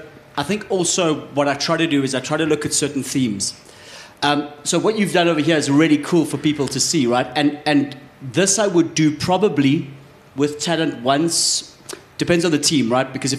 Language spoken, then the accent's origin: English; South Africa; we're not asking ourselves, as specifically as South African content creators, is this thing damn entertaining?